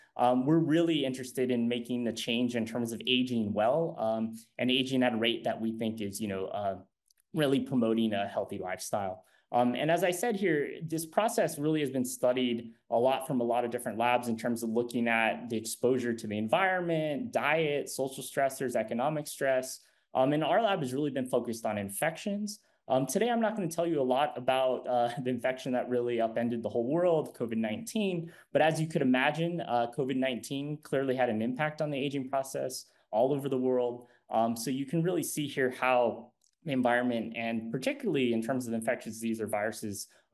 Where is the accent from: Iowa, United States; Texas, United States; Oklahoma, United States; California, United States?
California, United States; San Diego; also born or lived in Hawaii / New York City; I'm incredibly happy to be back home in San Diego. I was born and raised in San Diego and did my scientific training actually in another beautiful location in Hawaii for 10 years.